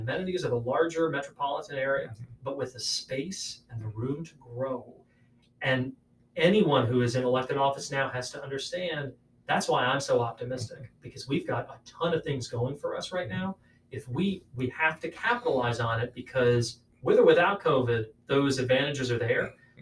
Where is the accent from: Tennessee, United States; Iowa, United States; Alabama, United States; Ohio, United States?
Ohio, United States; Well, but, growing up in Ohio, familiar with potholes.